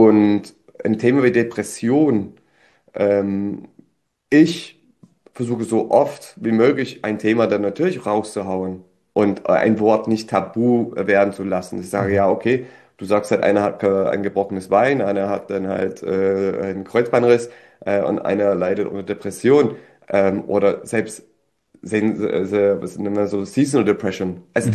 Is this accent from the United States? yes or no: yes; Detroit, Michigan, United States; Ich komme aus Detroit